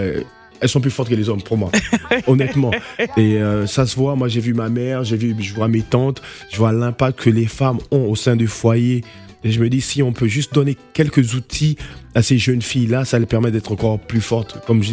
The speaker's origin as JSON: {"language": "French", "country": "Gabon", "tie": "born or raised there", "also_born_or_lived": "Benin", "said": "C'est moi, j'ai grandi au Gabon et au Bénin."}